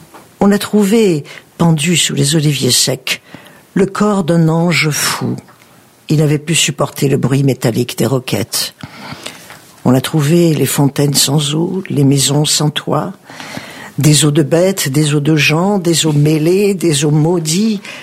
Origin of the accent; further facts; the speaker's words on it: Algiers, Algiers Province, Algeria; now in France; le bateau qui m'amenait d'Alger à Marseille, quand j'étais partie d'Alger